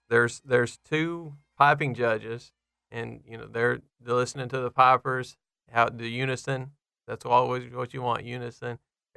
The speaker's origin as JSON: {"language": "English", "region": "Texas", "country": "United States", "tie": "born or raised there", "said": "You know, I'm born and raised in Texas. No Scottish really in me."}